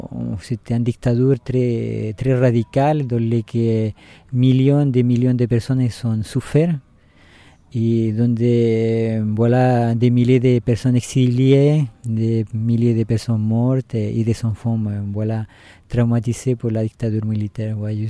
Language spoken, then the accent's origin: French; north, Chile; French is a second language; now in France; c'est mon nom de naissance. Je viens effectivement du Chili. Je viens du nord du Chili, des plateaux et del désert de Atacama, l'altiplano du Chili.